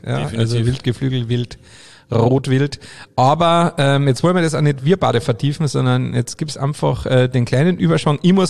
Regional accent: Carinthia, Austria; vor allem Hirsch bei uns daheim in Kärnten, bei uns im Mölltal, sehr traditioneller zu Weihnachten oder um Jahreswechsel herum

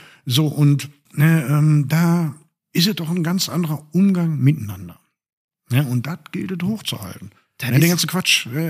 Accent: Bottrop, North Rhine-Westphalia, Germany; Also ich bin im Pfonderort hier in Bottrop aufgewachsen.

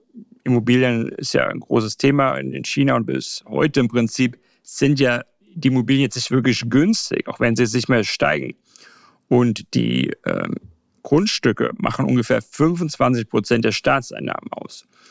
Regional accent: Germany; wo ich mich natürlich so ein bisschen als Deutscher schuldig fühle, weil wir natürlich einfach viel mehr Bewusstsein auf solche Sachen wie Umwelt legen

